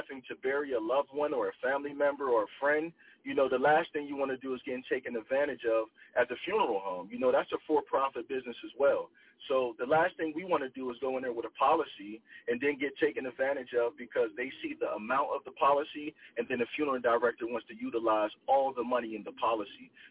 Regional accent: Manassas, Pennsylvania, United States; So I am from Manassas, PA. So it's about 30 miles south of Pittsburgh.

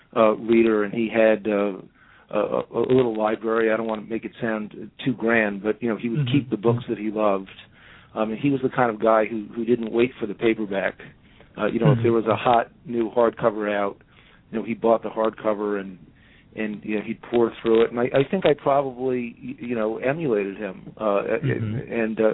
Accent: New York, United States; born there; I was born on Long Island, very close to New York City. My father commuted to New York

